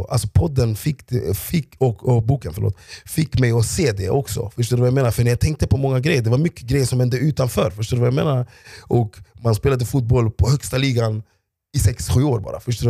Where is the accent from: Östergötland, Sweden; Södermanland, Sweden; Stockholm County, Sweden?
Stockholm County, Sweden; Rinkeby; jag är svensk, jag är ugandier för mina föräldrar. Jag är från Rinkeby